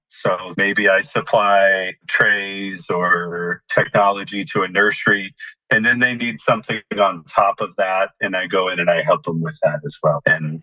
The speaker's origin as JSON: {"language": "English", "region": "Oregon", "country": "United States", "lives_now": "Florida, United States", "said": "I am originally from Oregon."}